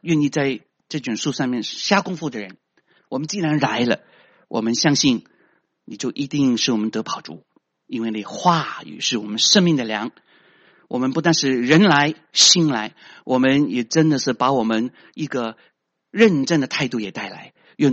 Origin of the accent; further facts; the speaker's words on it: China; 我们都是中国人对吗？